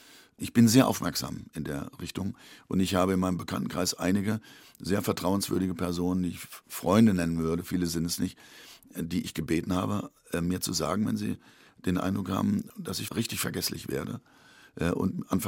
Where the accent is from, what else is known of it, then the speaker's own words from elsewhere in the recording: Hesse, Germany; Und dann bin ich in Hessen aufgewachsen.